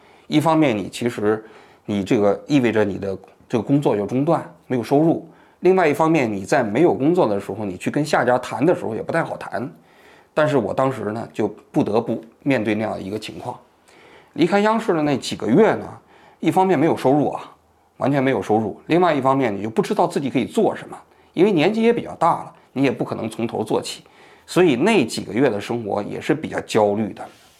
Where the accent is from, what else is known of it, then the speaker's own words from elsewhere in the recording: China; moved away; 虽然我现在离开了中国，但中文呢是我的故乡，其实中国的节日呢也是我的故乡。